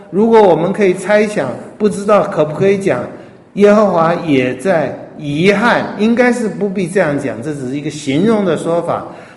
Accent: Taiwan; 不管是吃喝拉撒，像我们台湾话讲的那样子

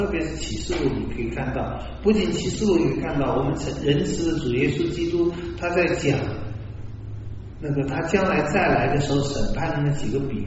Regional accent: China; 我们中国人都吃血补血，吃肝补肝，吃脑补脑

